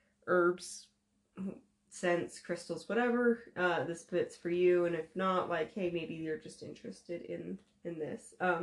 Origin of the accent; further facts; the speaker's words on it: United States; We're American. They don't teach a shit about the rest of the world.